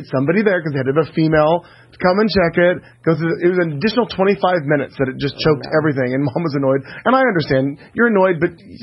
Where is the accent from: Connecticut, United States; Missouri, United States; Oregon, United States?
Missouri, United States; Joplin; I took a little family trip back to where Marty and I had been, in my hometown of Joplin, Missouri.